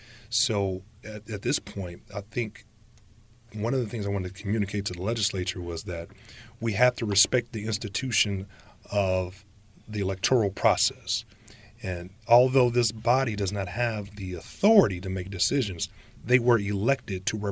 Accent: Gary, Indiana, United States; as a resident of Gary and as someone that was born and raised in Gary, know we have a blight issue.

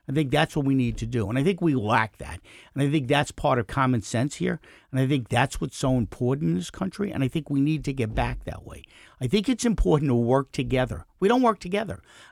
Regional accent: Queens, New York, United States; I'm a kid from Queens, grew up in a one-bedroom apartment.

